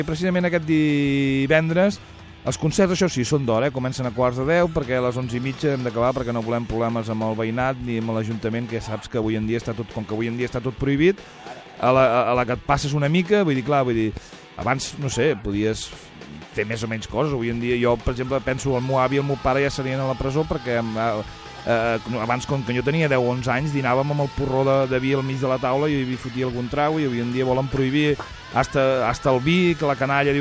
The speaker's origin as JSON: {"language": "Catalan", "town": "La Roca del Vallès", "region": "Catalonia", "country": "Spain", "tie": "born or raised there", "said": "jo quan era petit, allà a la Roca teníem el doctor Roma"}